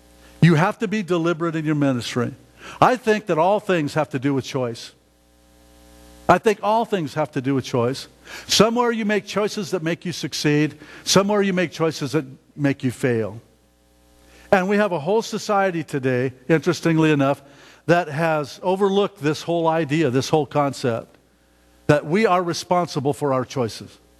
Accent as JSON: {"language": "English", "town": "Reno", "region": "Nevada", "country": "United States", "lives_now": "Zillah, United States", "said": "Who would have known that I would be in Zillow, Washington? I came from Reno, Nevada."}